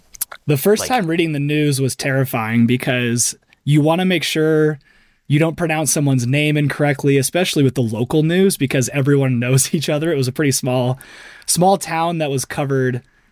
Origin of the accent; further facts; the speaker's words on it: Omaha, Nebraska, United States; I grew up in Omaha, Nebraska, and we would volunteer for like the Open Door mission